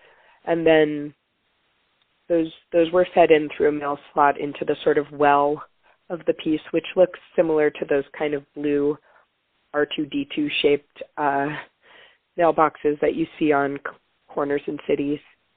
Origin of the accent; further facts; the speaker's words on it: California, United States; I grew up in California, which obviously has a huge population of Mexican heritage or Mexican people, immigrants. And so growing up in the Bay Area, I was surrounded by that culture a lot.